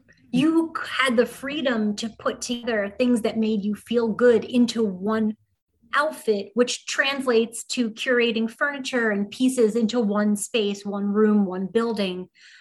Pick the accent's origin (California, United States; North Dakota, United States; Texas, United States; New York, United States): New York, United States; Brooklyn; I grew up here in Brooklyn, New York. We had a big Italian family in southern Brooklyn. We also have family that lives in Calabria in southern Italy.